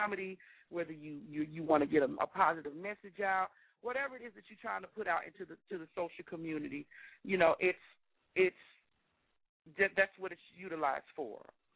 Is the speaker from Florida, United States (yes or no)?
yes; Florida, United States; I'm familiar with Stasha because Stasha and I are from the same place. We're both from Florida